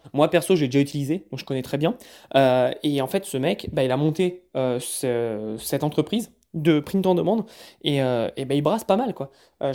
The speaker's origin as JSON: {"language": "French", "country": "France", "said": "ils savent que je suis français, donc mon accent, ça se reconnaît."}